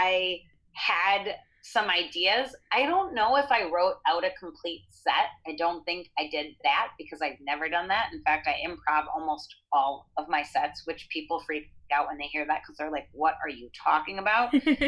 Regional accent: Chicago, Illinois, United States; like the comedians and the culture I grew up in Chicago, comedy was always around. And being kind of a loudmouth, you know, Greek woman

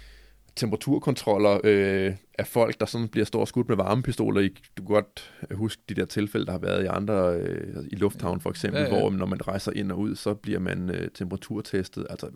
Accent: Næstved, Zealand, Denmark; jeg også er fra Næstved

